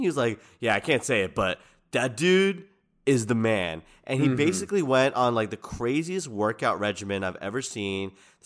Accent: Georgia, United States; So, I grew up in Georgia, and I went to a very kind of, for lack of a better word, not multicultural college, right?

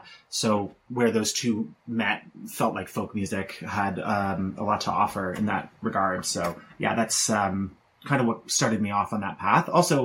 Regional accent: Dartmouth, Nova Scotia, Canada; and then we played in Montreal, in Dartmouth, my hometown, in Anakinish, in St. Andrews, Fredericton, Woodstock, and St. John as well.

